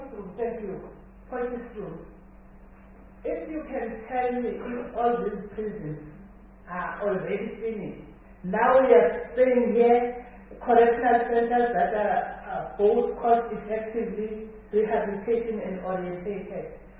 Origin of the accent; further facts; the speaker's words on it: Mpumalanga, South Africa; It's a real concern because I'm from Mpumalanga to start with.